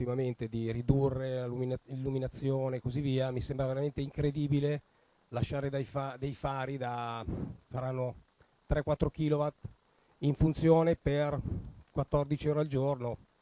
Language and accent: Italian; Milan, Lombardy, Italy; io sono sempre vissuto a Quartogiaro, non è che sono nato a Quartogiaro e vivo a Quartogiaro.